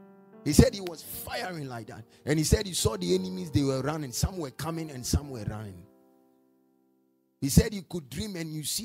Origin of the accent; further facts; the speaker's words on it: Takoradi, Western Region, Ghana; You and I, we are from Takoradi. So we know some of these things.